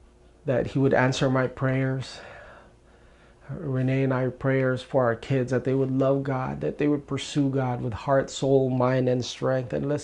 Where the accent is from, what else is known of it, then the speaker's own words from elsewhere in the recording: Philippines; fulfill my wildest dreams of a Filipino dad having a Filipino son as a Filipino nurse.